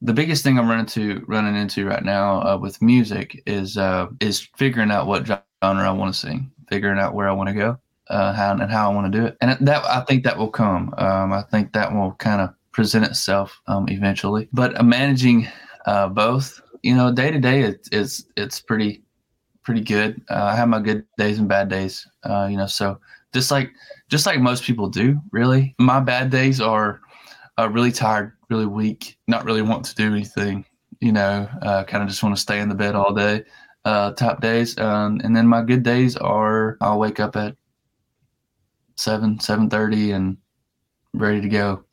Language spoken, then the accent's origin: English; Alabama, United States; The only reason I sound country is because I'm from Alabama.